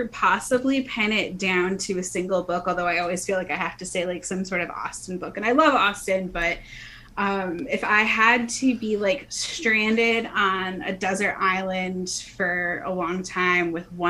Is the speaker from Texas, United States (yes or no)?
no; Michigan, United States; now in Iowa, United States; I'm originally from Michigan, but now I currently live in Iowa, which is cool because we're both, living in Iowa.